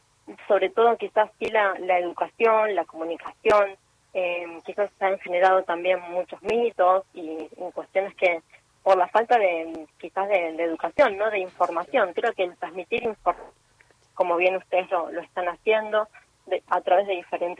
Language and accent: Spanish; Argentina; como argentinos